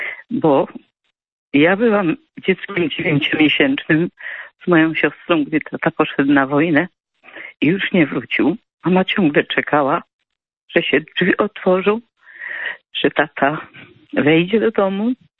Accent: Sokołów Małopolski, Subcarpathian Voivodeship, Poland; now in Andrychów, Poland; mieszkam obecnie w Andrychowie, ale moje rodzinne strony to jest Sokołów na Podkarpaciu, Sokołów Małopolski. Jestem córką … który walczył i zginął pod Monte Cassino.

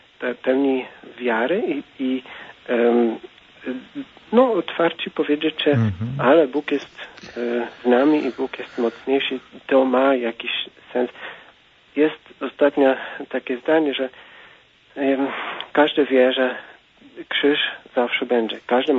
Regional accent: Belgium; Polish is a second language; now in Poland; jestem obcokrajowcem mieszkającym w Polsce. Pochodzę z Belgii akurat i no tam wiadomo jak na zachodzie

